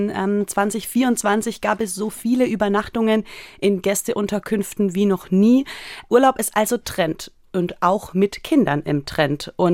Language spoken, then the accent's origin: German; Bavaria, Germany; born there; Ich komme nämlich gebürtig aus Mittelfranken in Bayern